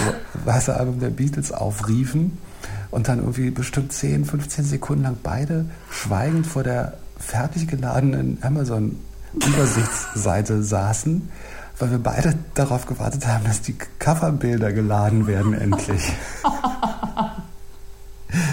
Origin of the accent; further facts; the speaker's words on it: Berlin, Germany; born there; ich bin gebürtiger Berliner